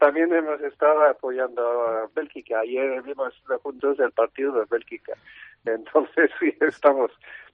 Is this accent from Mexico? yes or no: no; England, United Kingdom; also born or lived in Wales; Yo soy inglés, nacido en Gales, y tengo la nacionalidad española